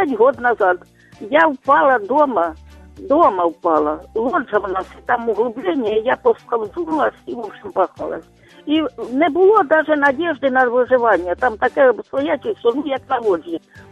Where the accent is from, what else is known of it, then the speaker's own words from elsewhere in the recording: Dnipro, Dnipropetrovsk Oblast, Ukraine; Я з Дніпропетровська.